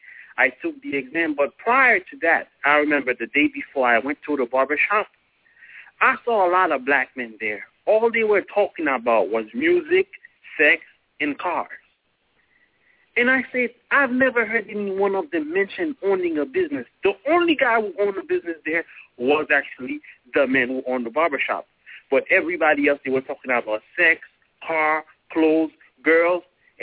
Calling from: Illinois, United States; you know I'm calling from Illinois.

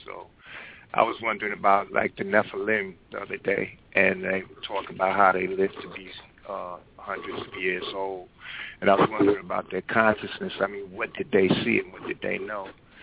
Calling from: North Carolina, United States; I'm calling from North Carolina.

